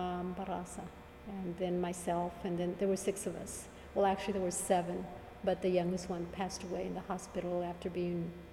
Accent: Kingsville, Texas, United States; born there; I was born in Kingsville, Texas on April the 7th, 1951. And there's some controversy regarding my birth because I actually was born at home

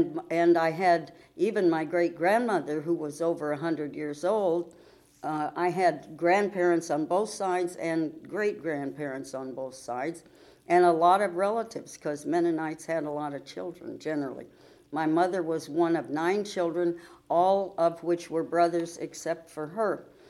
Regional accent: McPherson, Kansas, United States; born there; So I was born in McPherson, Kansas because it was a summer holiday.

